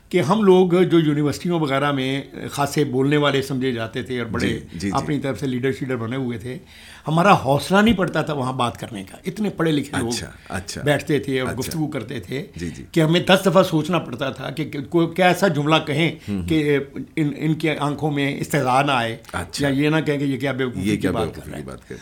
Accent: Lahore, Punjab, Pakistan; میں لاہور میں ہی، میری پیدائش ہے 4 اگست 1944، تو وہیں میں پڑھا لکھا سارا، جو بھی یونیورسٹی، پنجاب یونیورسٹی سے ایم اے میں نے کیا،

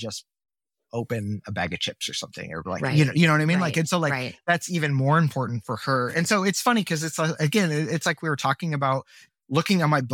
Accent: Midwest, United States; where I think when we were growing up in the Midwest, you couldn't just go somewhere and get pho, right?

